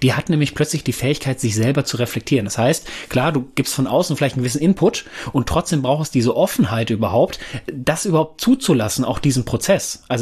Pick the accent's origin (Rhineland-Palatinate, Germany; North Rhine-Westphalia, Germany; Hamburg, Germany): North Rhine-Westphalia, Germany